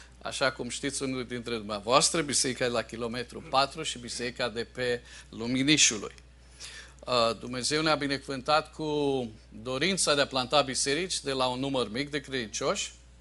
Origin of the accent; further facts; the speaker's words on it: Cluj-Napoca, Cluj County, Romania; born there; now in Constanța, Romania; Sunt în Constanța de 24 de ani. M-am născut la Cluj și Domnul m-a chemat să merg un fel de misionar în această zonă a României